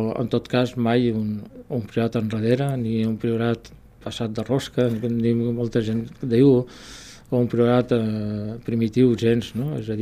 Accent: Tarragona, Catalonia, Spain; soc de Tarragona, no? I encara que sí, és veritat que m'he vinculat molt més al Priorat des de fa 25 anys o des de fa més aviat 35

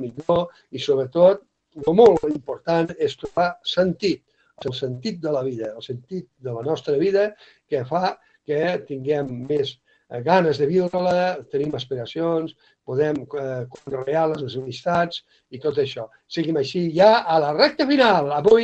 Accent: Catalonia, Spain; tant els de fora que volen visitar el Priorat com els que som del Priorat

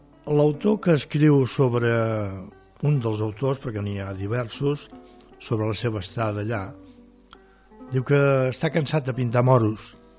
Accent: Reus, Catalonia, Spain; com que vinc de Reus

